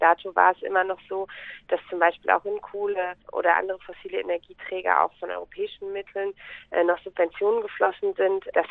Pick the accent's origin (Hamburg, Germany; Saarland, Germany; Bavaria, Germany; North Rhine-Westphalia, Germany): North Rhine-Westphalia, Germany; Gelsenkirchen; Ich bin Europaabgeordnete der Grünen im Europäischen Parlament und ich komme aus Gelsenkirchen ursprünglich